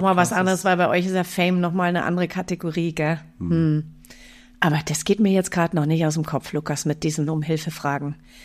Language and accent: German; Munich, Bavaria, Germany; ich komme ja aus München ursprünglich. Ich habe da Sachen erlebt. Ich habe da direkt an der Theresienwiese gewohnt.